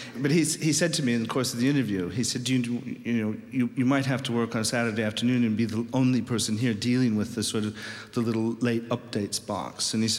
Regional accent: Iowa, United States; Well, I grew up in Iowa, and the sense of humor in Iowa was, I think, very English and very British kind of humor.

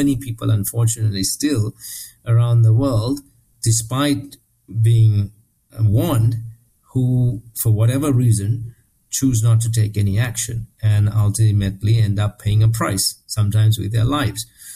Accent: Sri Lanka; my home country, Sri Lanka

